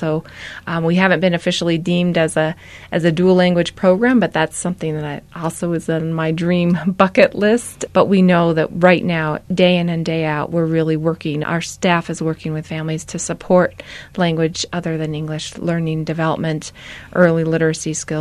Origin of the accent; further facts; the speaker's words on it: Albuquerque, New Mexico, United States; I was born and raised in Albuquerque. My family lives in Albuquerque, so this is something that is really close to me.